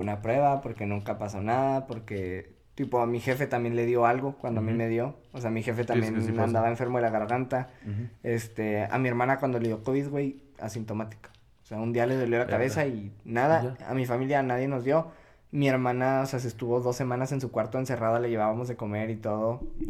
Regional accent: Mexico; Y como cualquier mexicano, güey, pregunté, no puedo pistear, ¿verdad?

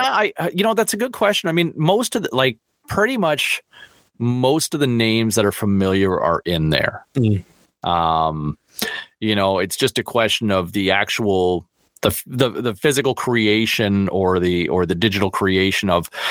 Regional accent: Canada; as a Canadian

